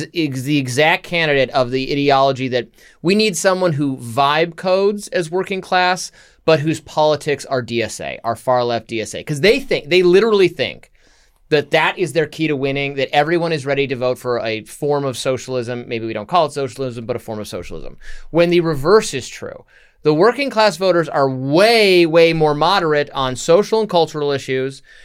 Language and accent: English; Michigan, United States; accent: Michigan; my Michigan accent comes out when I have to discuss him.